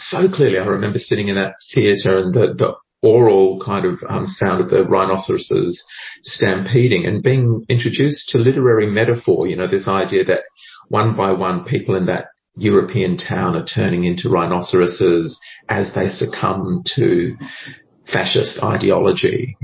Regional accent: Darwin, Northern Territory, Australia; I grew up in Darwin, and I won tickets on the radio.

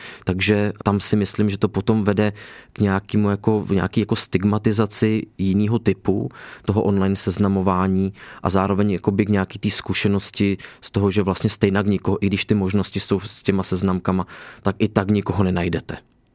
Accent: Prague, Czechia; já třeba jako Pražák

